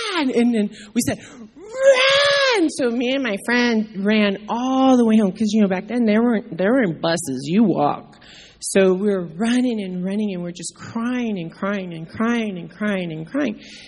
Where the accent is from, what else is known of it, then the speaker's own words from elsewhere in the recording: Gary, Indiana, United States; I'm from Gary, Indiana, so that should say it all.